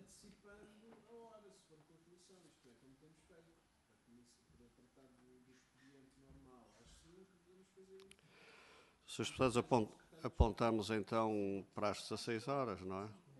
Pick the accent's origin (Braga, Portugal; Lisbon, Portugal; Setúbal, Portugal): Braga, Portugal; Guimarães; now in Porto, Portugal; Não, eu sou do Porto, ou melhor, sou de Guimarães, vivo no Porto e estou em Lisboa.